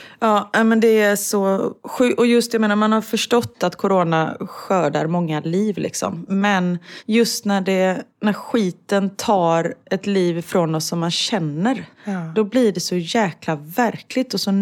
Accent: Sweden; Det kanske finns hemma i Sverige också.

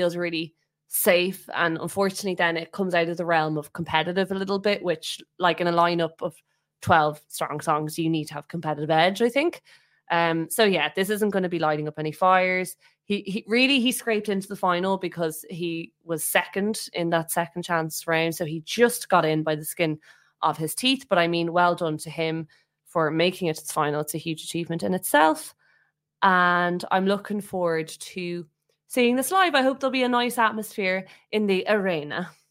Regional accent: Ireland; As an Irish person, that always kind of resonates.

